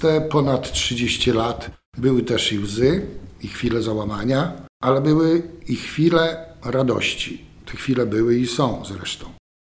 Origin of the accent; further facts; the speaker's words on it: Suwałki, Podlaskie Voivodeship, Poland; Jestem rodowitym mieszkańcem Suwałk.